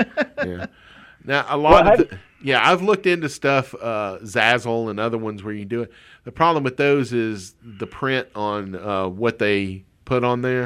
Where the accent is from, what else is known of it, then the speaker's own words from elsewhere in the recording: Semmes, Alabama, United States; clearly I'm from Sims, nursery capital of the world.